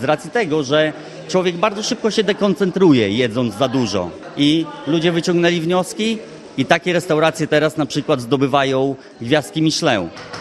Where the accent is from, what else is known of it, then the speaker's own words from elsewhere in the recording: Łuków, Lublin Voivodeship, Poland; also born or lived in England; Jestem rodowitym łukowianinem i sprawia mi to przyjemność, że mogę tutaj z wami uczestniczyć w tym wszystkim. Ogólnie nasze doświadczenie zdobyliśmy w większości za granicą. To była Anglia. Po 5 latach pobytku tam wylądowaliśmy na Podlasiu.